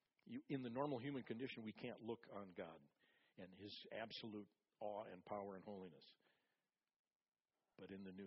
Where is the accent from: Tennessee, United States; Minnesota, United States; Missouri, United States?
Minnesota, United States; White Bear Lake; we went to the home we grew up in on Fairlane Street in White Bear Lake, Minnesota.